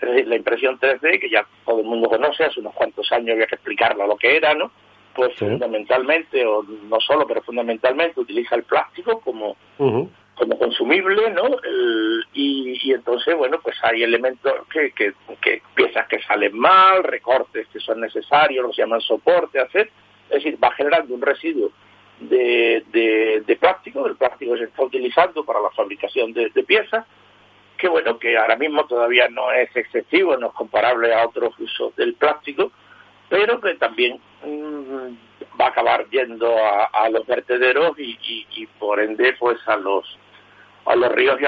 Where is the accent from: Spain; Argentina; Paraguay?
Spain; Seville, Andalusia; born there; yo nací en Sevilla hace 70 años, mayo cumplí los 70